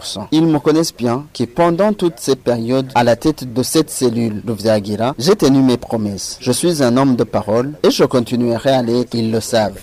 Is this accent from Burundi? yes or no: yes; Gitega, Gitega Province, Burundi; Je viens de la province de Gitega, commune Gitega, zone Nyamugari, quartier Mouchache.